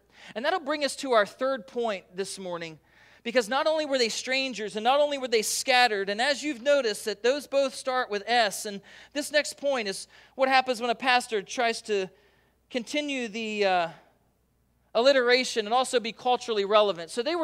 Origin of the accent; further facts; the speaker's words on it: Milford, Delaware, United States; now in Puyallup, United States; And I'm from Milford, Delaware, and I moved to University Place, and then to Puyallup, Washington.